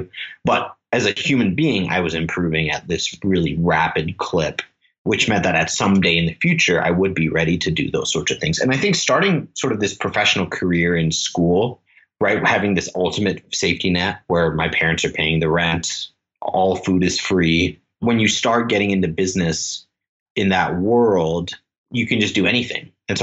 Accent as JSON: {"language": "English", "country": "Singapore", "tie": "born or raised there", "said": "you know, I grew up in Singapore, like not a very risk-friendly place."}